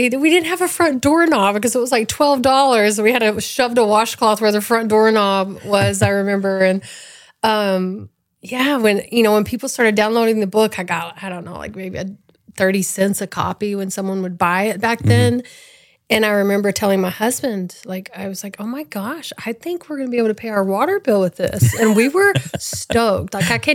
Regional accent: Texas, United States; I'm from East Texas, Northeast Texas, grew up, born and raised in Hopkins County.

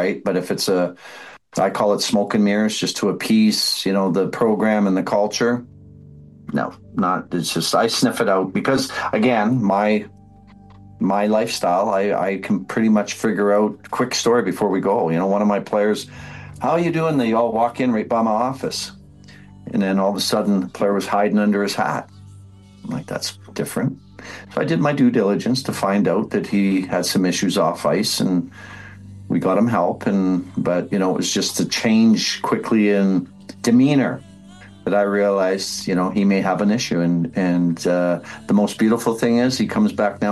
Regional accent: Edmonton, Alberta, Canada; Growing up in Edmonton, watching him play, my oh my.

